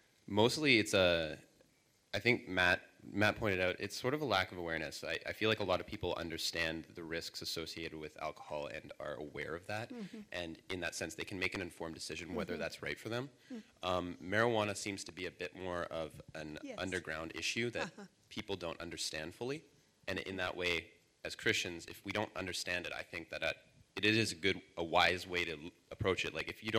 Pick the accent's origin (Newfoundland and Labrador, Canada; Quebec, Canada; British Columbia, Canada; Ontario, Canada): British Columbia, Canada; Well, I'm actually from British Columbia, Canada.